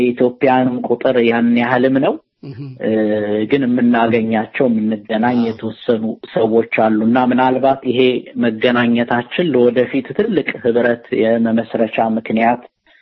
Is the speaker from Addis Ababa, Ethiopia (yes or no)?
yes; Addis Ababa, Ethiopia; በ1997 ምርጫ ጊዜ እኔ አዲስ አበባ ነበርኩኝ። እኔ ሞላማሮ የሚባል እዛ አብነት አካባቢ ነው ተወልጄ ያደግኩትና